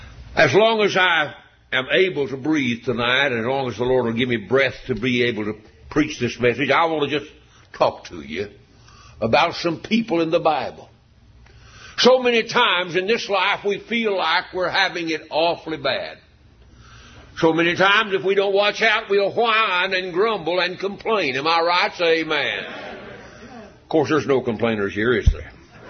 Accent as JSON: {"language": "English", "country": "United States", "said": "But I thank God I'm an American."}